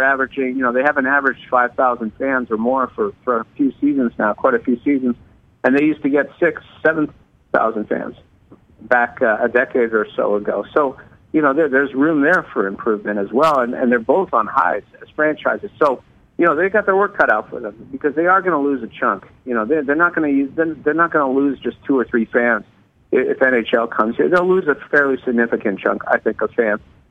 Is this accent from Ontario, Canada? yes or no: no; Laval, Quebec, Canada; also born or lived in Montreal; I grew up in Montreal, and I could tell you, you know, right outside of Montreal, I grew up at Laval